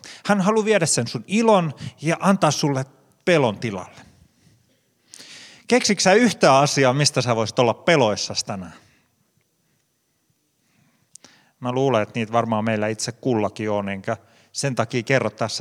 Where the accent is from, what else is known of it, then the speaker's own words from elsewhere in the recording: Karelia, Finland; me todettiin, että me ollaan karjalaisia ja me karjalaiset ehkä tehdään pieni poikkeus